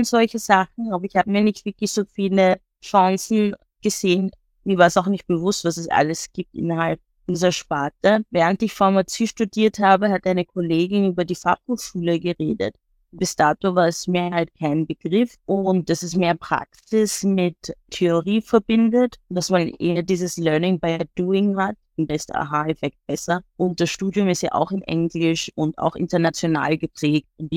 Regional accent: Vienna, Austria; Ich bin in Wien geboren, aufgewachsen, aber ich habe halt nigerianischen Ursprung. Meine Mutter und mein Vater sind aus Nigeria

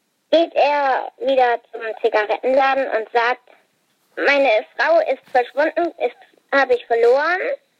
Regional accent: Schondorf, Baden-Württemberg, Germany; Aus Schondorf.

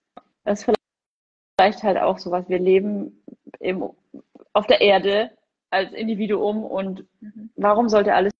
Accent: Rothenburg, Bavaria, Germany; Weil ich bin ja in Rothenburg geboren und lebe hier ja schon immer.

